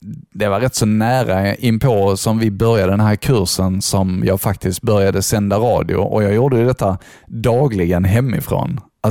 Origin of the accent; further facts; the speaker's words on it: Skåne, Sweden; accent: Scanian; Jag var ju fruktansvärt skånsk alltså.